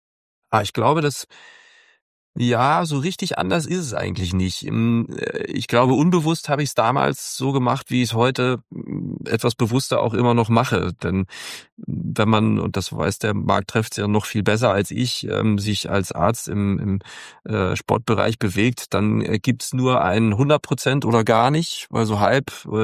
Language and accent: German; Hamburg, Germany; ich bin Hamburger, ich komme aus Hamburg und habe als 6-Jähriger in HSV-Bettwäsche geschlafen.